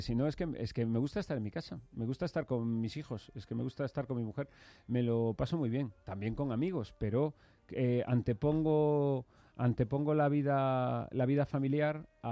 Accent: Galicia, Spain

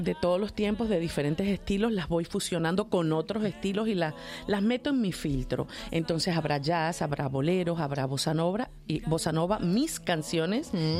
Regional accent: Venezuela; uno de los maestros de música que yo tuve en mi país, en Venezuela de origen

